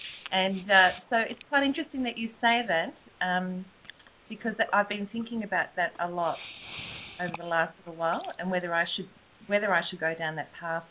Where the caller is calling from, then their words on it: Australia; I'm calling from Australia.